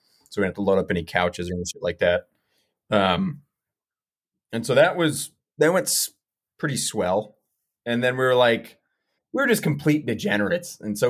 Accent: Nevada, United States; You know, we're from Nevada. What's a little bit of ice?

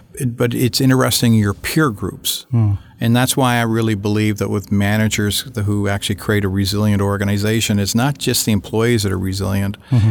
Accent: Prince Edward Island, Canada; if you're being me growing up in Prince Edward Island

